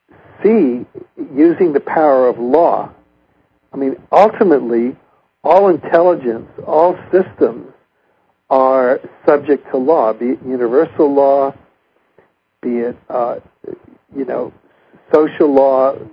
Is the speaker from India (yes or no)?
no; Cuba; I was raised in Cuba because my mother's side of the family was Cuban